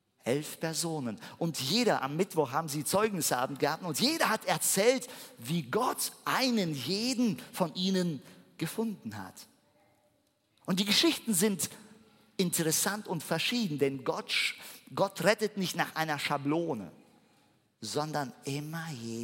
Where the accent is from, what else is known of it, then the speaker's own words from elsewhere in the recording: Germany; Ich weiß, dass viele, gerade in Deutschland, so wir sind, wir als Deutsche, machen uns sogar im Winter, wo wir im Sommer Urlaub verbringen werden.